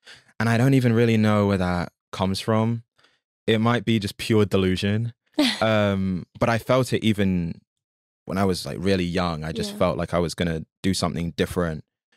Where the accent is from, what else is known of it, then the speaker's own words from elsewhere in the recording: London, United Kingdom; moved away as an adult; I grew up in London. Mm-hmm. And then when I graduated uni, which is like 4 years ago, 5 years ago, I moved to New Jersey and then I moved to New York.